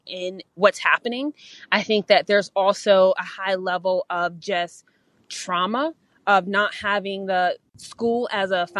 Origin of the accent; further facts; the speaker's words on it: Springfield, Massachusetts, United States; born and raised in Springfield.